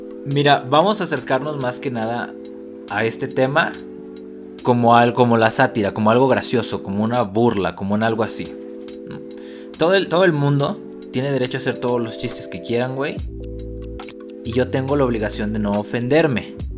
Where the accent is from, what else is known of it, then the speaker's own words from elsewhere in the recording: Mexico; yo sí los puedo decir porque soy mexicano